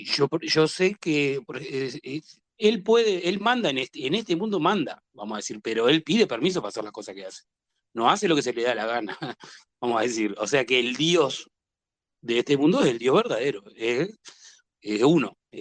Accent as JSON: {"language": "Spanish", "country": "Uruguay", "said": "Yo soy uruguayo igual que él."}